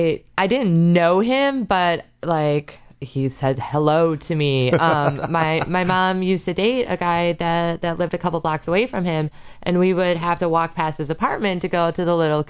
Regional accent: Milwaukee, Wisconsin, United States; Actually, born and raised in Milwaukee.

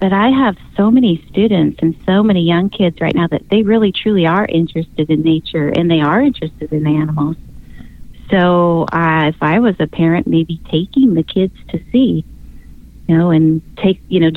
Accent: San Diego, California, United States; and I'm from San Diego

